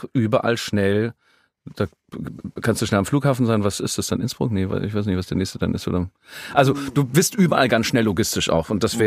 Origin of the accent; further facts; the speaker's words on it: Munich, Bavaria, Germany; ich bin Münchner Kindl, aufgewachsen mein Leben lang, also nicht Leben lang dort gewesen, aber meine Mutter ist ja auch schon dort geboren worden. Ich kann aber kein Bayerisch.